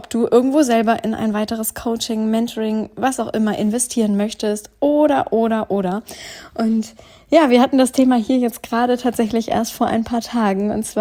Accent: Northern Germany, Germany; Einmal in Norddeutschland, in meiner eigentlichen Heimat, wo ich herkomme, wo meine ganze Family lebt. Und ein zweites Zuhause mittlerweile hier in dem Wohnort meines Partners.

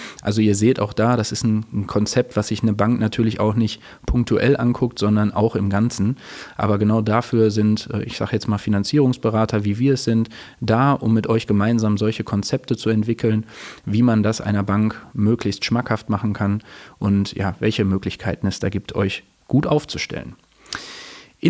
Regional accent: Hagen, North Rhine-Westphalia, Germany; Wir kommen ja hier aus Hagen.

